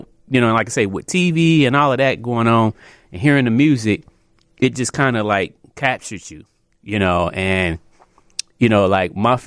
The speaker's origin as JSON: {"language": "English", "town": "Chicago", "region": "Illinois", "country": "United States", "tie": "born or raised there", "said": "Well, I'm born and raised here in Chicago. I come from the southeast side. Grew up on 101st right off of State Street."}